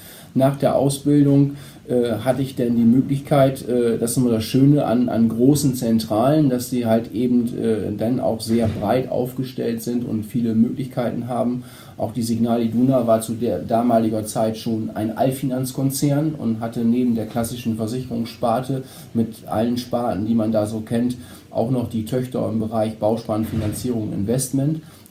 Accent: Bakum, Lower Saxony, Germany; ich bin aufgewachsen in Barkum. Ja, bin dort zur Schule gegangen, nachher dann die weiterführenden Schulen in Vechta

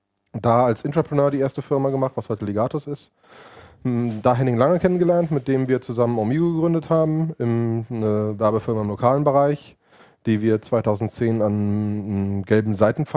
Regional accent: Cologne, North Rhine-Westphalia, Germany; Also ich bin Kölner, Familienvater, Serienunternehmer

